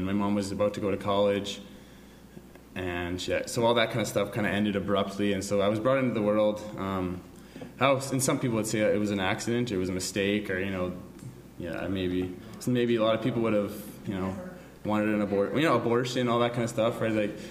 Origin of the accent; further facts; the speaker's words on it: Saskatchewan, Canada; So I was born, and I've been born and raised in Saskatchewan, prairie boy all my life.